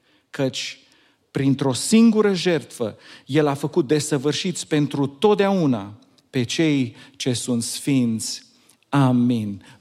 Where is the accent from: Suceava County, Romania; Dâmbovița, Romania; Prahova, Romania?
Suceava County, Romania; Rădăuți; Mi-aduc aminte de când eram copil, am crescut în Rădăuți, în Bucovina